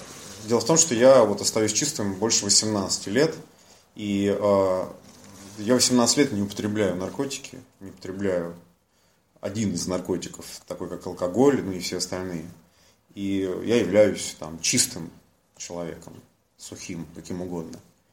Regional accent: Almaty, Kazakhstan; я родом из Алматы, я здесь родился, это мой родной город. Я здесь воспитывался, здесь похоронены мои бабушка, дедушка, родственники, здесь живут мой брат со своей семьей

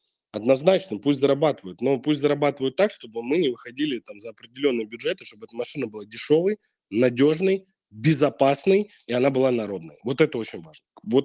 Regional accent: Moscow, Russia; я москвич, вот я родился здесь, я всю жизнь прожил здесь, и я люблю свой город.

